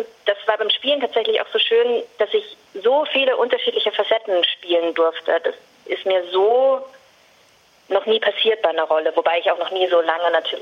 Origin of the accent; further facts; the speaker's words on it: Vienna, Austria; ich bin halt ursprünglich aus Wien. Das heißt, meine Eltern sind hier, mein Partner ist hier.